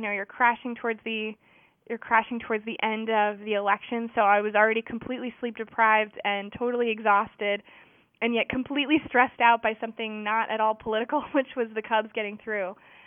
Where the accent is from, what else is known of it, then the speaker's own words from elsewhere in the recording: Winston-Salem, North Carolina, United States; And I grew up in Winston-Salem, but I didn't go to any North Carolina schools